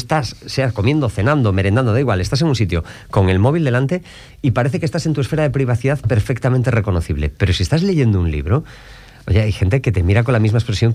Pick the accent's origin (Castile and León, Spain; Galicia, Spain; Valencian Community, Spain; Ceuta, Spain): Galicia, Spain; ¿qué es lo primero que hacemos los gallegos cuando llegamos a algún sitio? Nos juntamos.